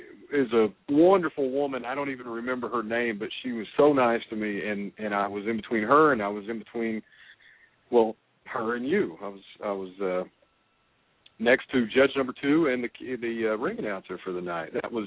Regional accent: Roland, Oklahoma, United States; I am down in my hometown. I'm in Roland, Oklahoma, right across the river, right across the bridge

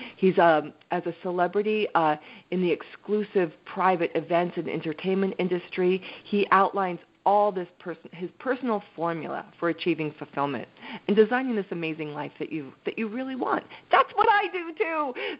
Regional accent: Westfield, New Jersey, United States; now in San Francisco, United States; I've been living in San Francisco for a long time. Actually, I got here in '88. And I was born and raised in New Jersey in Westfield.

